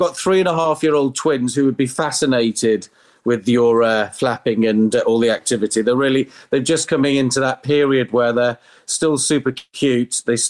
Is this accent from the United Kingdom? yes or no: yes; Wrexham, Wales, United Kingdom; as I'm from Wrexham, as my mum always says, it's better than working down the pit.